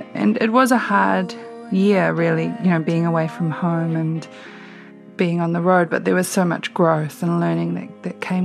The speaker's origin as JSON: {"language": "English", "region": "Auckland", "country": "New Zealand", "tie": "born there", "said": "I live in a place called Dunedin, which is sort of at the lower end. I was born in Auckland, which is at the top of the North Island."}